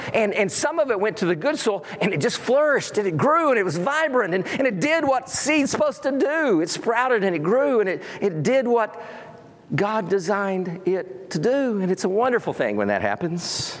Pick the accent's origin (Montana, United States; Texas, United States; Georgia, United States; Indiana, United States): Texas, United States; And I grew up in North Texas, not far from Wichita Falls, and we had mesquite trees and thorns